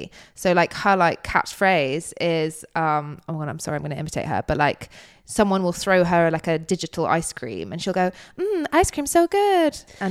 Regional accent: United Kingdom; No, nappy, we're British.

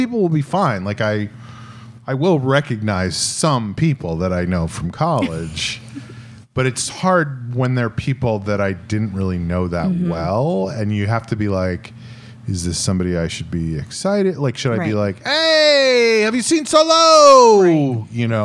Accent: Texas, United States; I grew up in Texas.

